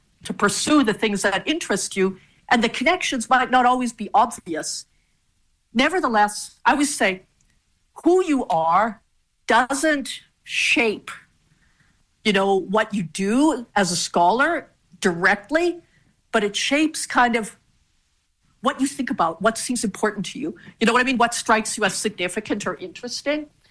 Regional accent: Canada; I don't feel like because I'm Canadian, I had to study Canadian history. And yet it is an interesting question. So my background is Mennonite. It's not so much the religious background, but my parents were born in Soviet Union, Soviet Ukraine in the 1920s.

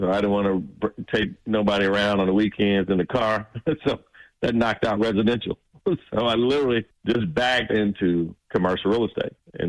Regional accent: Atlanta, Georgia, United States; As I mentioned, I'm from Atlanta. I wanted to stay in Atlanta.

